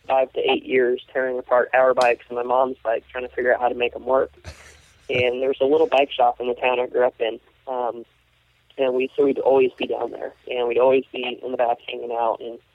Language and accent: English; California, United States; also born or lived in Santa Cruz; Originally, I came from California, where access is also a large issue. Originally in Southern California, where access is less of an issue. And then Northern California, Santa Cruz area